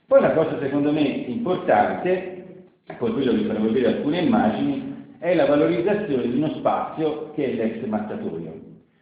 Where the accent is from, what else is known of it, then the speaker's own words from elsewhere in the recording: Lucca, Tuscany, Italy; io sono lucchese, sono toscano